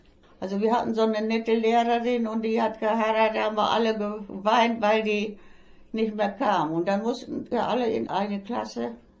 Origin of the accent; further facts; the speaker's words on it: Liemke, North Rhine-Westphalia, Germany; 1927. Geburtsort Liemke. Und auch aufgewachsen in Liemke. Ich hatte noch 8 Geschwister.